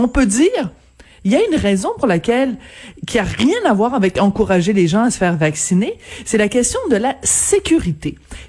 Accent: Quebec, Canada; chez nous, au Québec

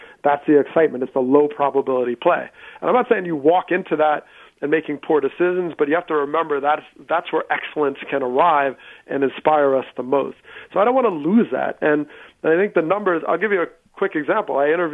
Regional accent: New Jersey, United States; and I grew up in Jersey, so I knew Lenny's New York Mets career.

